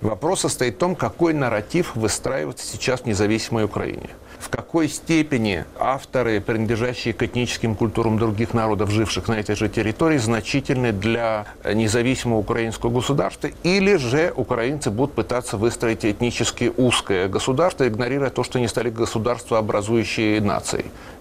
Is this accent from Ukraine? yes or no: no; Moscow, Russia; born there; То есть я первое поколение уроженцев Москвы в этом смысле. Мои украинские корни легко просматриваются, я хорошо знаю, откуда я взялся.